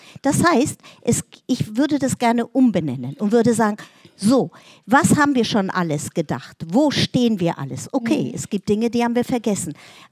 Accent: Italy; Dann bin ich in Italien aufgewachsen und in Italien, in den Dörfern, waren die Leute total verstritten

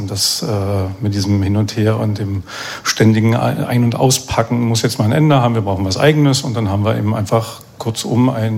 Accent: Thuringia, Germany; Na, ich komme ja ursprünglich und gebürtig aus Thüringen

